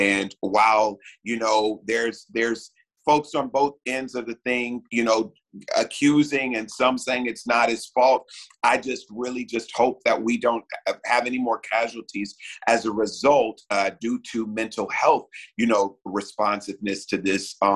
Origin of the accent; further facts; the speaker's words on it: Houston, Texas, United States; But I am a kid that grew up in Houston, Texas, born and raised in Texas.